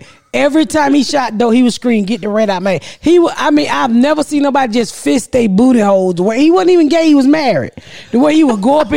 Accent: Atlanta, Georgia, United States; Well, I grew up in Atlanta.

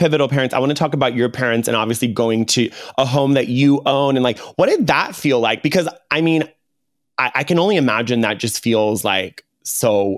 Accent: Los Angeles, California, United States; I'm like from California, grew up in LA, and like, I was still taking notes.

